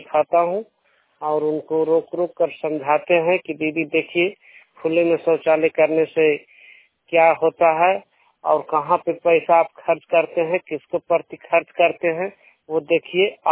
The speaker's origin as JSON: {"language": "Hindi", "region": "Bihar", "country": "India", "said": "मैं नालंदा जिला का रहने वाला हूँ, हरनौत प्रखंड से।"}